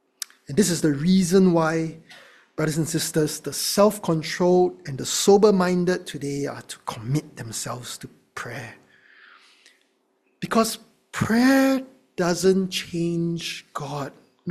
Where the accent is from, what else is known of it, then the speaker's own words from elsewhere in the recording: Singapore; what chance do I have as a Singaporean to be hospitable without grumbling, when grumbling is our national pastime, you know?